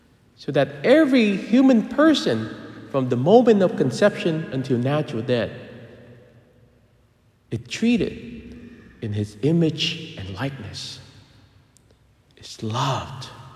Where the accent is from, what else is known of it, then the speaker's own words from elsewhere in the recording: Vietnam; Growing up in Vietnam, when you go into a Catholic home, you will see a statue of the Sacred Heart and a statue of the Immaculate Heart of Mary or Our Lady of Fatima, right? So I grew up with those